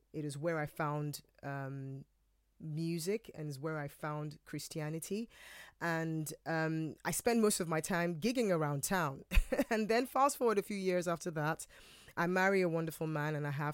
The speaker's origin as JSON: {"language": "English", "country": "Nigeria", "tie": "born or raised there", "moved": "yes", "lives_now": "United Kingdom", "said": "I was born and bred in Nigeria. I've lived in the UK happily for the last 13 years with my family."}